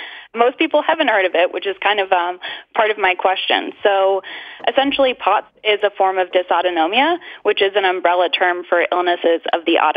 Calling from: Ipswich, Massachusetts, United States; I'm calling from Ipswich, Massachusetts.

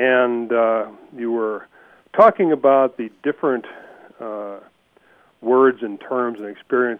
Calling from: Ruidoso, New Mexico, United States; Ruidoso, New Mexico.

